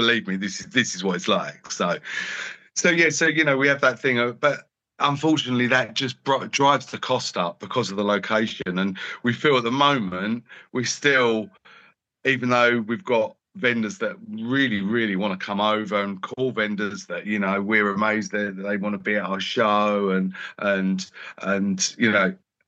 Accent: London, United Kingdom; because I come from London

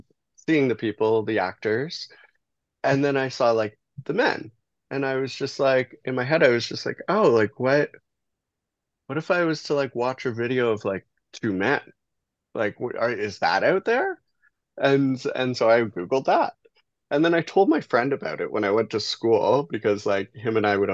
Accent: Belleville, Ontario, Canada; also born or lived in Guelph; So I'm 32. And I grew up in Belleville, Ontario. It's a town kind of on the 401, just a transient town. There's about under 50,000 people when I was growing up there.

